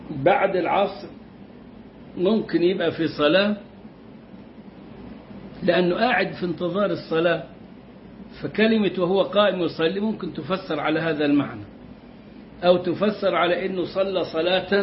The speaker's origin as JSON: {"language": "Arabic", "country": "Egypt", "said": "زي المقامات بتاعت الأولياء عندنا في مصر بيعبد من دون الله"}